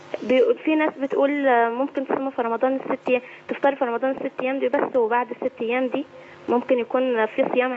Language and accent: Arabic; Egypt; أنا اسمي من مصر.